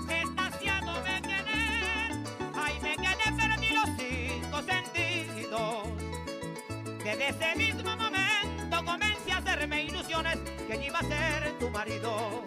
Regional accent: San Juan de los Morros, Guárico, Venezuela; French is a second language; San Juan de los Morros. Il s'appelle San Juan de los Morros parce qu'il y a une grande montagne très belle.

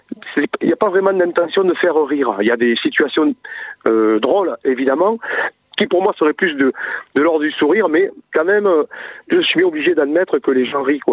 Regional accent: Viviers, Auvergne-Rhône-Alpes, France; c'est des souvenirs d'enfance dans cette cité ouvrière, dans cette allée ouvrière où j'ai grandi, là, à Viviers.

